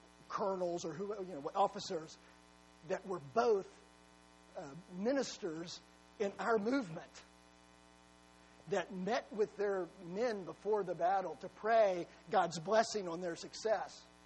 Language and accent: English; United States; Of course I do. I'm American.